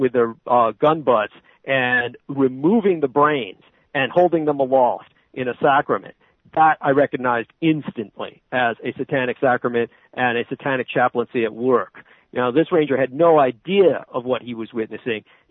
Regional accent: San Francisco, California, United States; growing up in the Tenderloin, being exposed to so many of the horrors that I was exposed

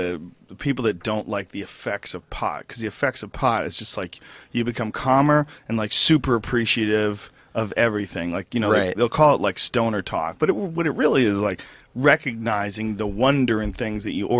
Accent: New Jersey, United States; born there; also born or lived in Boston; Well, I was born in New Jersey.

